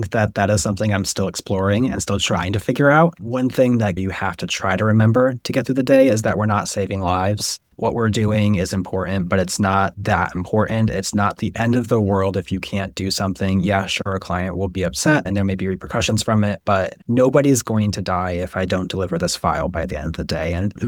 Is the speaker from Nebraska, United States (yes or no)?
no; New York, United States; and as a New Yorker, you're not allowed to fangirl over the fact that you're in the elevator with your idol